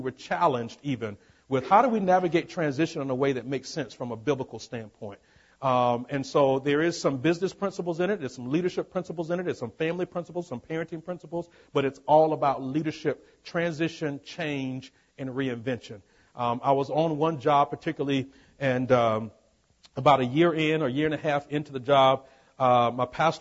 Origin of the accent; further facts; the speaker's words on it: Florida, United States; I'm originally from Florida, right here in the state of Florida, up near Jacksonville.